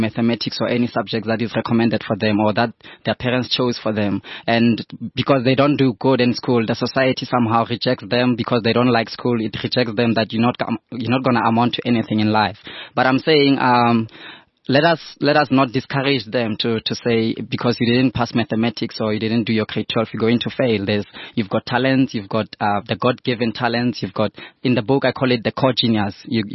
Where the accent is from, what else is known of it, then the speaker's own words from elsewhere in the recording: Vanderbijlpark, Gauteng, South Africa; I'm from the Val, I'm from Van der Bale, so I came all